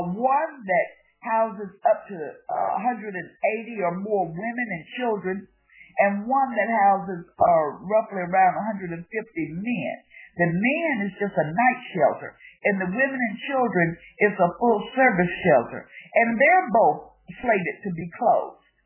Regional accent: Memphis, Tennessee, United States; In fact, he died standing up for the poor working class in Memphis, Tennessee. That's my hometown, Memphis, Tennessee

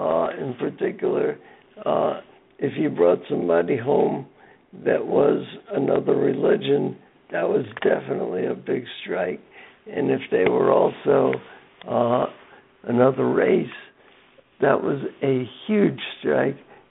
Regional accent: Bronx, New York, United States; as I grew up in the South Bronx also, he lived on the floor. He and his twin brother lived on the floor below me. And when I moved in there at 5 years old

